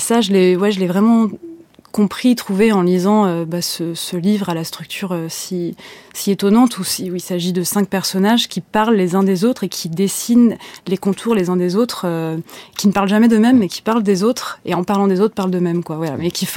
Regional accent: Rezé, Pays de la Loire, France; je viens donc de Rezé, une petite ville à côté de Nantes

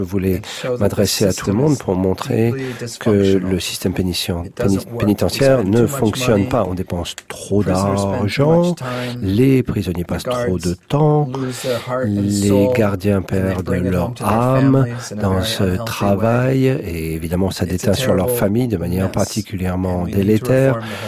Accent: United States; Donc, moi, en tant qu'Américain, je me dis que c'est un devoir pour moi d'y aller avant sa fermeture.

